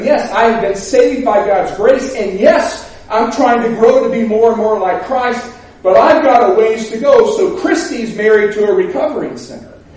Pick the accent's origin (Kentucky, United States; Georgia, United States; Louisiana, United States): Kentucky, United States; Winchester; And I was from Winchester, so my mom and grandparents worshipped where John preached.